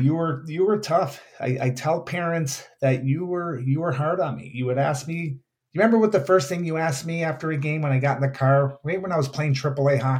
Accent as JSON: {"language": "English", "town": "Oak Park", "country": "United States", "tie": "born or raised there", "said": "we grew up in Oak Park, and, you know, I knew that you were never going to make it easy on me."}